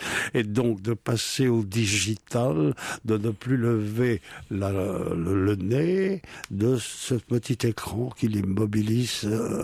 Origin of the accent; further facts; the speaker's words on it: Bordeaux, Nouvelle-Aquitaine, France; Parce que je suis de Bordeaux et que ça se passe à Bordeaux et que, enfant, à Bordeaux, j'ai compris tout de suite l'importance du vin